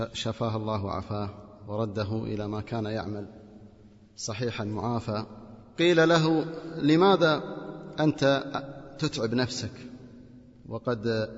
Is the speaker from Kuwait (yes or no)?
yes; Kuwait; عندنا في الكويت أسر تعيش في غرفة وصالة